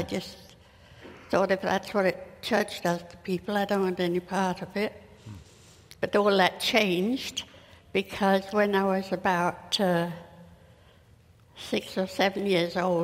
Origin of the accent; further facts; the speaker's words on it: London, Ontario, Canada; Well, I grew up in the London area.